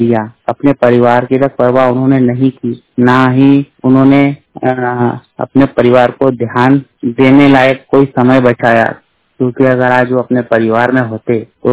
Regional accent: Indore, Madhya Pradesh, India; मैं इंदौर मध्य प्रदेश से बिलोंग करता हूँ। मैं 100% ब्लाइंड हूँ, यानी पूर्ण रूप से दृष्टि बाधित।

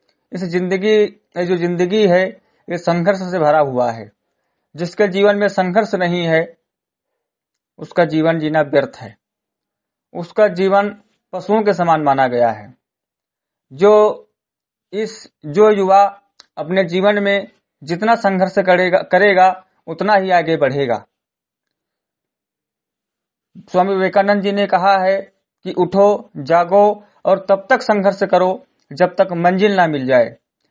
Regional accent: Simrigarhi, Uttar Pradesh, India; ग्राम सभा सिमरीगढ़ी और जनपद बहराइच का रहने वाला हूँ

